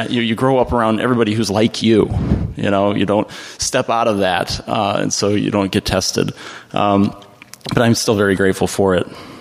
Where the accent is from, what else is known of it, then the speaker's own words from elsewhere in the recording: Michigan, United States; So, I grew up in the Christian schools and then went off to college. I went to college 15 minutes from home. So again, this bubble only gets stronger and more reinforced. It was a Christian college, Calvin College in Grand Rapids